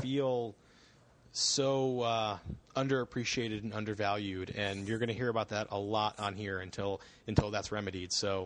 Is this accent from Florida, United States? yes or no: yes; Florida, United States; also born or lived in Detroit, Michigan; I'm a Florida boy raised, but I was born in Michigan, born in Detroit, and have a lot of history in the state of Michigan.